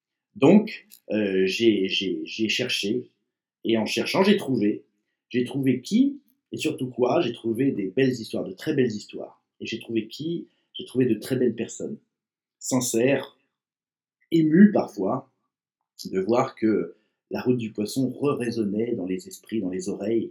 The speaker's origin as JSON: {"language": "French", "town": "Versailles", "region": "Île-de-France", "country": "France", "said": "je n'habite pas à la campagne, hein, comme pauvre petit malheureux, moi je suis de Versailles, et travaillant à Paris"}